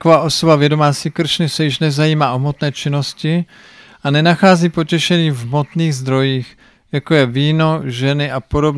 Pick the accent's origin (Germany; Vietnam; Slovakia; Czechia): Germany; Já jsem původně z Německa.